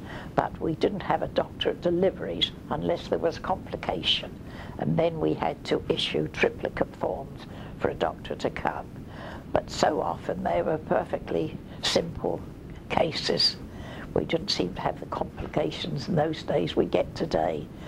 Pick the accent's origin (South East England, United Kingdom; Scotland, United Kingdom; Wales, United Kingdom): South East England, United Kingdom; Portsmouth; born there; I was born in Portsmouth in 1908